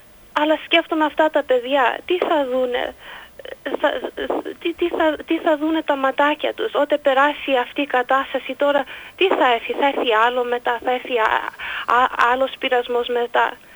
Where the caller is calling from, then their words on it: Toronto, Ontario, Canada; από το Τορόντο.